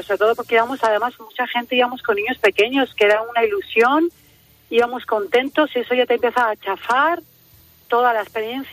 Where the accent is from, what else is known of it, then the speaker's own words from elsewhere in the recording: France; como yo soy francés, yo le oí decir en francés, entra